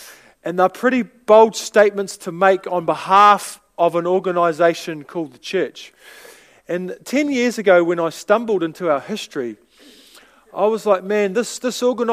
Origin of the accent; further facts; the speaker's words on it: Palmerston North, Manawatū-Whanganui, New Zealand; born there; also born or lived in Feilding / South Island; I was born in Palmerston North, right? Started going to church at Ashurst Anglican Church over there, and then shifted to Fielding, and then down to South Island.